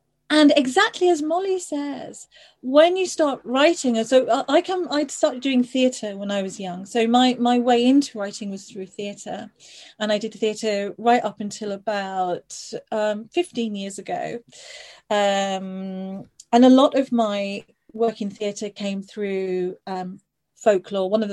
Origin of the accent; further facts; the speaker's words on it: Isle of Man; also born or lived in Liverpool; I was born just outside Liverpool, and then as a very small child I lived on the Isle of Man.